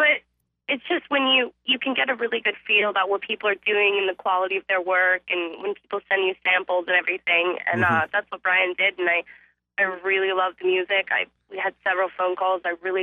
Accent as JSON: {"language": "English", "region": "North Carolina", "country": "United States", "tie": "born or raised there", "moved": "as an adult", "lives_now": "New York, United States", "said": "No, born and raised in North Carolina, but I've been in New York for about 5 years."}